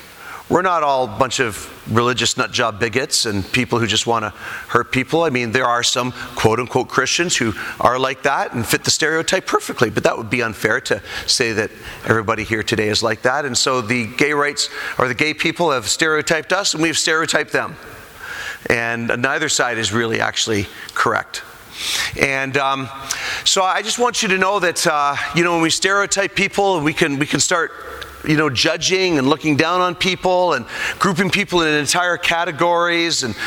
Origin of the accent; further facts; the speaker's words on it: Canada; Of course, I'm Canadian, and all we do is play hockey there.